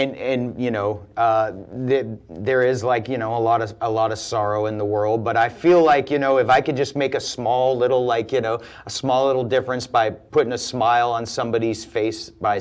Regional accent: North Carolina, United States; just a couple hours drive basically from where I grew up in North Carolina.

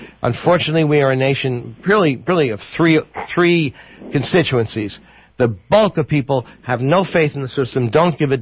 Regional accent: San Diego, California, United States; You know, I grew up in San Diego.

